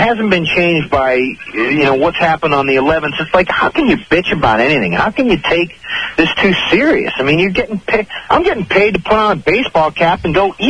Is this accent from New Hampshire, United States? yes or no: yes; New Hampshire, United States; I grew up in New Hampshire, so I went to the University of New Hampshire